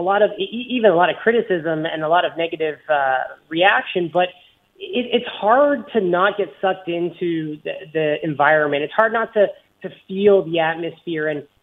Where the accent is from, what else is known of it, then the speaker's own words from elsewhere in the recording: Toronto, Ontario, Canada; I myself am a Toronto transplant. I grew up in Toronto and now I live here in the Niagara region.